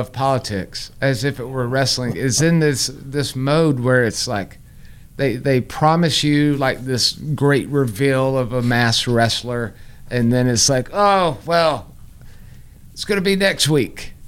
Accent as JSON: {"language": "English", "town": "Greenville", "region": "South Carolina", "country": "United States", "said": "oh, hello, I'm from Greenville, South Carolina."}